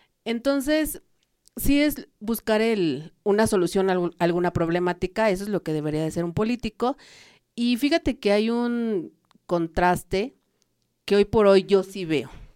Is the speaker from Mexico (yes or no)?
yes; San Francisco Texcoxpa, Mexico City, Mexico; Yo soy de San Francisco Texcoxpa